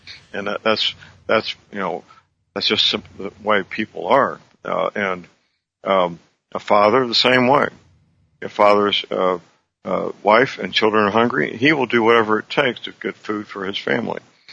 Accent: St. Louis, Missouri, United States; knowing that like in my hometown, St. Louis, the St. Louis City prosecutor doesn't prosecute the people arrested for damaging property.

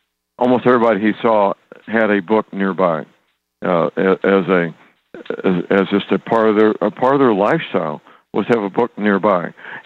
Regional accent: Steeleville, Missouri, United States; Whenever I go into the public library in my hometown, Steeleville, Missouri, typically I'm the only one in there.

